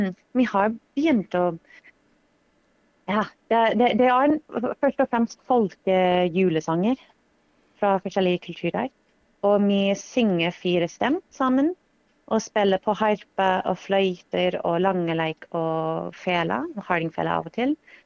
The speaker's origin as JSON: {"language": "Norwegian", "country": "United States", "said": "så jeg er jo fra USA, og i USA så stjeler vi stjeler tradisjonelle låter fra alle forskjellige kulturer."}